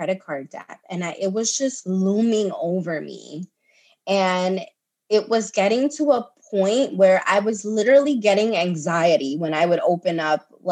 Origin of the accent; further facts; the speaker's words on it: Queens, New York, United States; So I was born and raised in Queens. My mother, she's Dominican. I was born and raised in Queens.